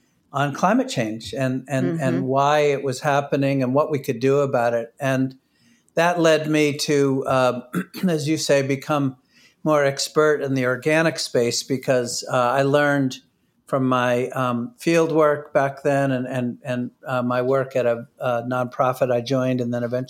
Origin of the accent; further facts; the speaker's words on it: New Hampshire, United States; I grew up in New Hampshire. I was obsessed with the outdoors. I was a ski racer.